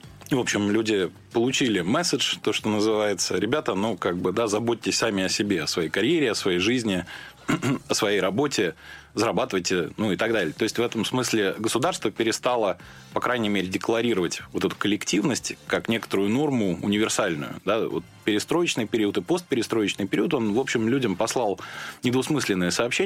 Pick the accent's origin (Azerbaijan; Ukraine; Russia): Russia; потому что я человек русский, россиянин, да, я, собственно, переживаю за свою страну